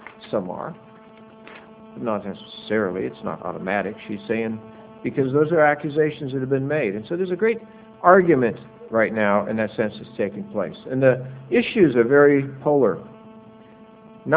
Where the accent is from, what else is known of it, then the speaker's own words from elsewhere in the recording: Oregon, United States; I grew up in Oregon largely after early years as a child, and Oregon is a very liberal state.